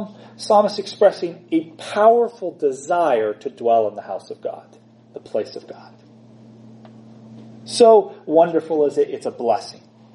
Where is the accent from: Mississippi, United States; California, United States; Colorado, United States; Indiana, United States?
California, United States; Los Angeles; one of the questions I often get asked when people find out I'm from Los Angeles, there's various kind of lists of questions that have to be asked.